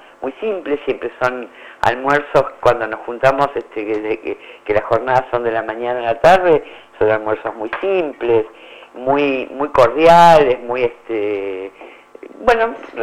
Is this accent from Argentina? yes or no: yes; Pinamar, Buenos Aires Province, Argentina; yo soy nacida además en Pinamar. Bueno, en realidad nací en Madariaga porque no había lugar donde nacer acá. Además éramos partido de General Madariaga y nosotros éramos Balneario Pinamar